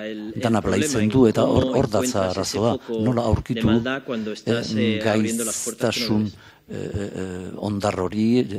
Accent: Spain; aita txiletarra eta ama txiletarra, espainiarra, baina Espainian hazi naiz eta espainiar dut nire burua.

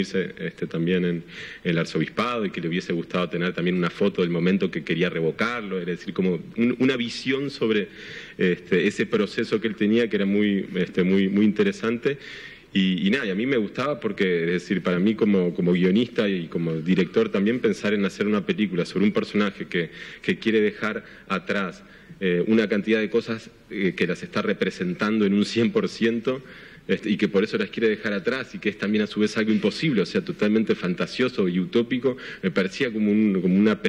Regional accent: Montevideo, Uruguay; also born or lived in Madrid; yo después me fui para Montevideo, pues yo soy originalmente de Montevideo y ahora también vivo ahí.

